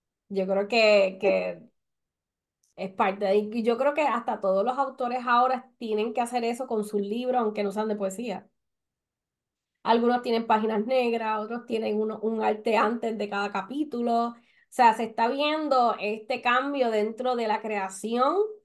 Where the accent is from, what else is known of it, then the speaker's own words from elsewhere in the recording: Puerto Rico; soy el boricua.